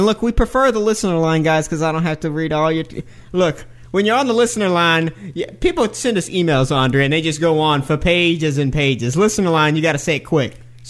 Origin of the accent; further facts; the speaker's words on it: Southern United States, United States; I'm from the South. I'm not f***ing retarded.